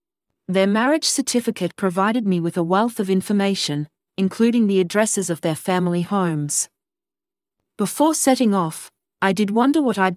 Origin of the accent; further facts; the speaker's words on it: Australia; born there; Even though I was born in Australia